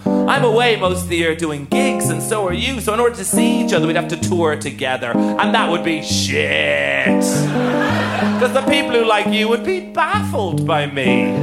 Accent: Dublin, Leinster, Ireland; Where are you from? I'm from Dublin City.

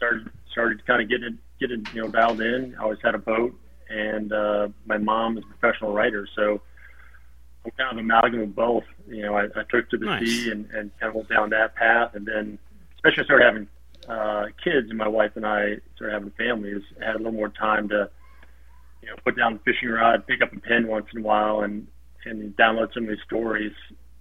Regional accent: Ohio, United States; also born or lived in Louisiana / Hawaii; So I was born in Louisiana, graduated high school in Ohio, but I really don't have a lot of allegiance to either. Had some really formative years in Hawaii growing up

